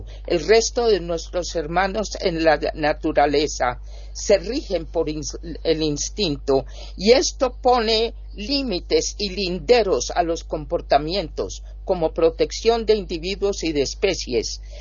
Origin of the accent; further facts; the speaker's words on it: Colombia; la cantidad de dificultades en mi país, que es Colombia